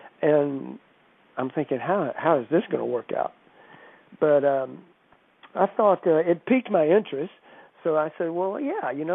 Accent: Georgia, United States; I grew up in South Georgia, so we used to call ourselves the Ridge Runners, which only sometimes people from the South would understand.

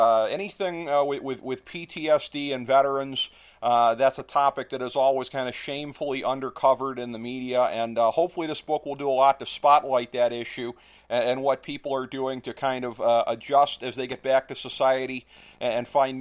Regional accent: Ohio, United States; Unfortunately, in my home state of Ohio, we are sort of the epicenter of this nationwide opioid epidemic.

